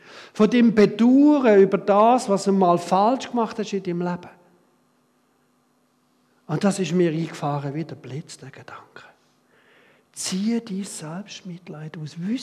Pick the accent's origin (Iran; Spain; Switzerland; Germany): Switzerland; Weil wir so gut sind als Schweizer.